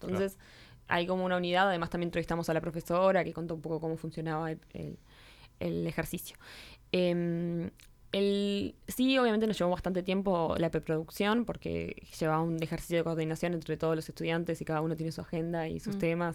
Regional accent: Parque del Plata, Canelones, Uruguay; porque yo soy claro, del Parque de Plata, vivo ahí

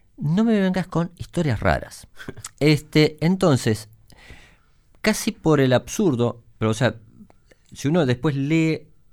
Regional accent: Uruguay; en el imaginario colectivo, nosotros los uruguayos que somos tan tolerantes, qué horrible lo que le pasaba en el aeropuerto de Barajas a los urugu

